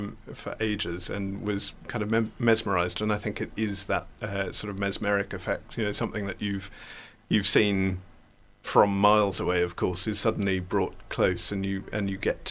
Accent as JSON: {"language": "English", "country": "Australia", "said": "As an Australian"}